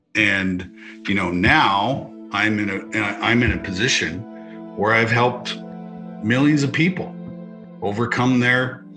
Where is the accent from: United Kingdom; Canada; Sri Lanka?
Canada; Russell; Graham came to Russell, my hometown, sat me and my parents around the kitchen table